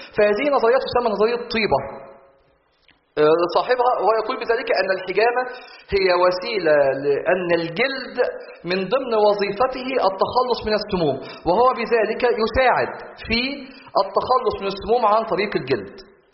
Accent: Egypt; فالطبيعي طبعا الناس اللي عايشين في الوادي زي عندنا في مصر

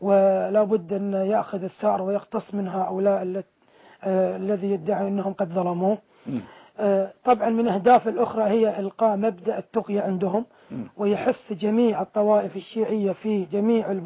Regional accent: Kuwait

